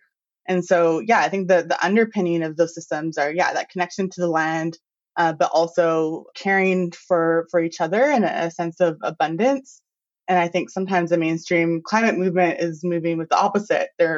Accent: British Columbia, Canada; I'm from Stellaton First Nation, which is located in the northern interior of so-called BC. I'm Caribou clan

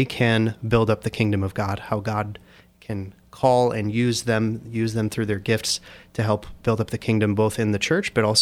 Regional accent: Lewiston, Maine, United States; moved away as an adult; also born or lived in Daytona Beach, Florida; Yeah, Maine. I grew up in Lewiston, Maine, and lived there my whole life until I went to college.

